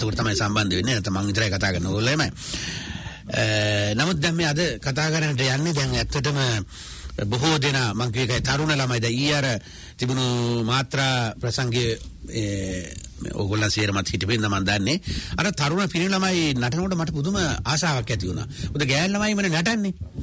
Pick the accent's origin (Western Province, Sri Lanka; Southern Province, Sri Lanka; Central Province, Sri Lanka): Central Province, Sri Lanka; Duravila; born there; මහනුවර දිස්ත්‍රික්කයේ මැදදුම්බර මැදසීපැත්තේ සදසි දුරවිල කියන ග්‍රාමයේ ඉපදිච්ච මිනිස්සෙක්.